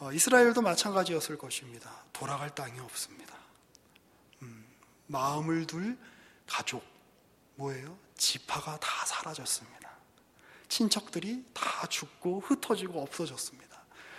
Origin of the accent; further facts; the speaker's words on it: Seoul, South Korea; 저도 이제 서울에서 계속 학교를 다니고 이 근방에서 나고 자랐기 때문에